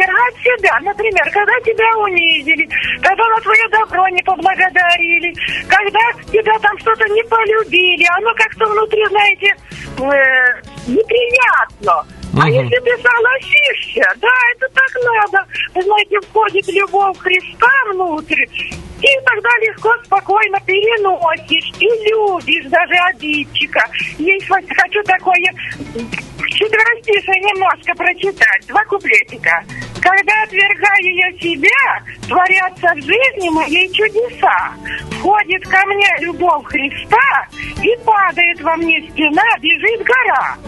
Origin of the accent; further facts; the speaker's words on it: Ukraine; с Украины.